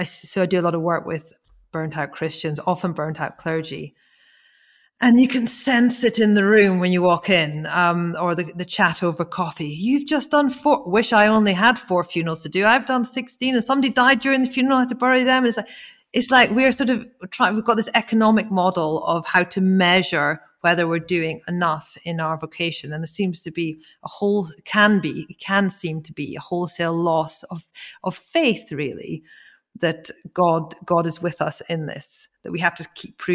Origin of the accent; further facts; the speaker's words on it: Scotland, United Kingdom; But I'm Scottish and, you know, I was brought up with really, really rigorous work ethic with theological roots.